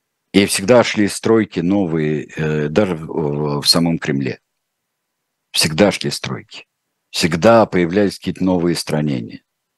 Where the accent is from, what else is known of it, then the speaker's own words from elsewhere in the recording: Moscow, Russia; Я очень люблю Москву, очень люблю. Это мой родной город.